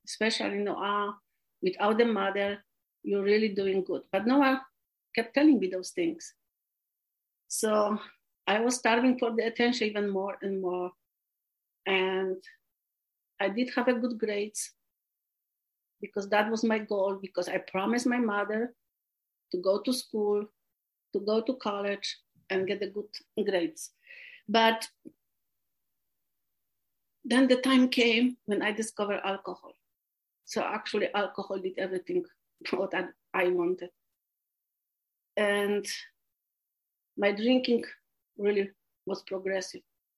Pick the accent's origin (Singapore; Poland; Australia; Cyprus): Poland; English is a second language; now in United States; So I was born, I was raised in Poland.